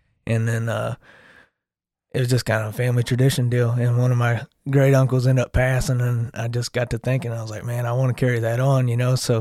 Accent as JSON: {"language": "English", "town": "Cadet", "region": "Missouri", "country": "United States", "tie": "born or raised there", "said": "I grew up a little town in Missouri, Cadet, Missouri."}